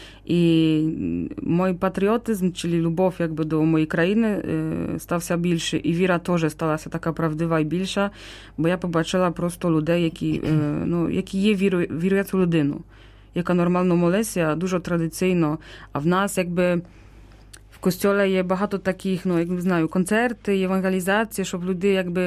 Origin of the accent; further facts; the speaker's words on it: Wrocław, Lower Silesian Voivodeship, Poland; Ну, я з дужого міста сама. Я там народилася в Вроцлаві, біля Вроцлавя, але жила ціле життя в місті.